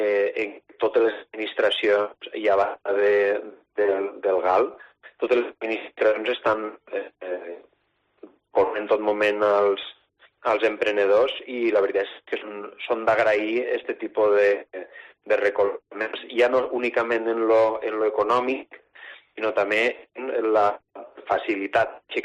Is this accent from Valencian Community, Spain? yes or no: yes; Cabanes, Valencian Community, Spain; construir la meva vida, tant familiar com professional, així al meu poble, a Cabanes.